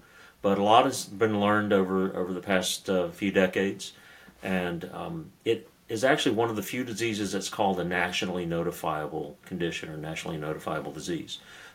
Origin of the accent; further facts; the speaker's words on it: Florida, United States; I'm from Florida and have operated mostly in Florida for my professional career